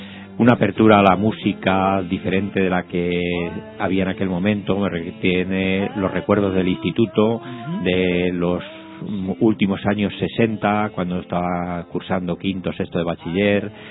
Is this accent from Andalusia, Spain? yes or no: no; Torrejón de Ardoz, Community of Madrid, Spain; yo nací en Torrejón. Estuve en la escuela de Torrejón hasta los 10 años, fui a Madrid